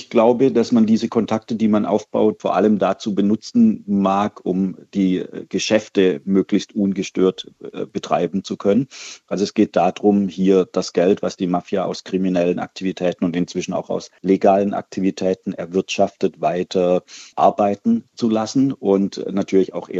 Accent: Baden-Württemberg, Germany; Zunächst ist es so, ich komme aus Baden-Württemberg ursprünglich und habe deswegen diese Region besonders im Blick.

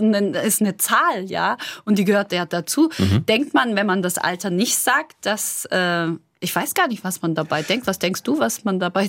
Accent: Baden-Württemberg, Germany; Ich bin Schwäbin.

